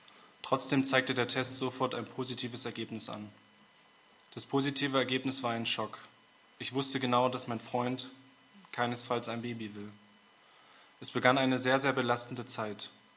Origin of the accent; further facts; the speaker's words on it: Heidelberg, Baden-Württemberg, Germany; Ich komme aus Heidelberg und gehe dort auch in die Calvary Chapel.